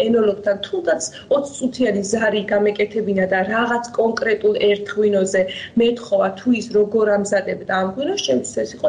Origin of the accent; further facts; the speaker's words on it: Kakheti, Georgia; იქიდან გამომდინარე, რომ ვარ კახეთიდან, დავიბადე და გავიზარდე კახეთში.